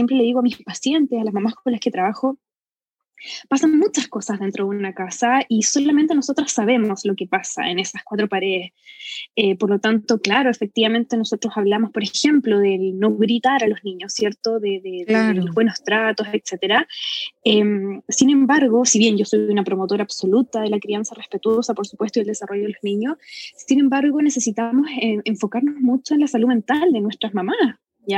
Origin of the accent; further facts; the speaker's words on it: Concepción, Biobío, Chile; now in Santiago, Chile; vivo en Chile, vivo en la ciudad de Santiago de Chile. Originalmente soy de otra ciudad, soy del sur, ¿no? Así que soy de Concepción. Llevo 2 años viviendo acá.